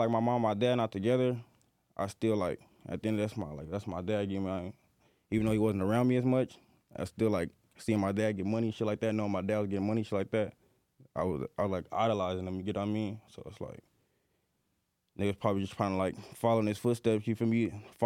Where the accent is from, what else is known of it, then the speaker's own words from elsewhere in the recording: Reno Valley, California, United States; I'm from Reno Valley, California. It's like 45 minutes an hour from LA.